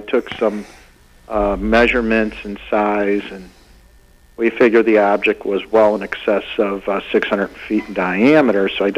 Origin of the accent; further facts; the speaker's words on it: Orland Park, Illinois, United States; It's adjacent to Orland Park, my hometown, and many other towns nearby with relatively high populations.